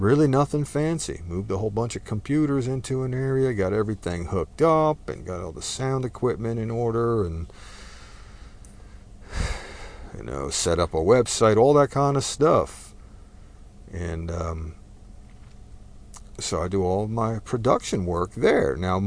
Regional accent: New Jersey, United States; now in Texas, United States; Fair warning, I am Texan by choice, but I was raised in New Jersey.

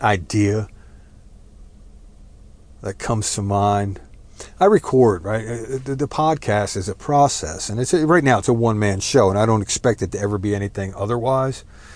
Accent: New Jersey, United States; now in Texas, United States; Fair warning, I am Texan by choice. But I was raised in New Jersey, so take cover, there will be F-bombs.

